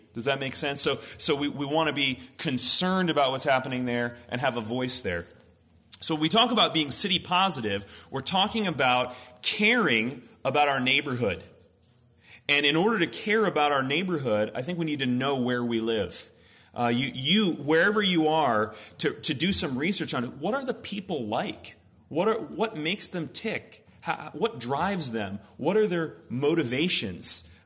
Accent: New Jersey, United States; now in Minnetonka, United States; I grew up in New Jersey, and everybody just goes to the city which is Manhattan. There's only one city, that's where you go, and you take the train in.

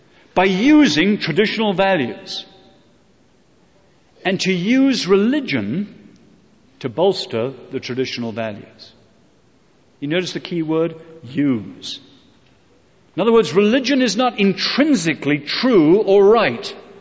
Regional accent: England, United Kingdom; now in United States; I speak to you as an Englishman. I'm married to an American.

